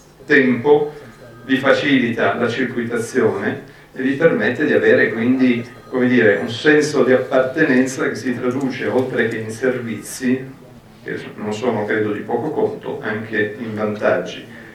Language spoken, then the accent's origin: Italian; Forlì, Emilia-Romagna, Italy; io vengo da Forlì